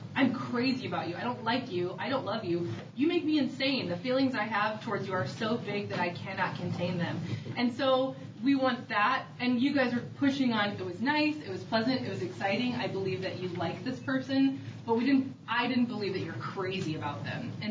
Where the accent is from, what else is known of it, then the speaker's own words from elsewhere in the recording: St. Louis, Missouri, United States; I'm actually from CSD originally. I grew up here in St. Louis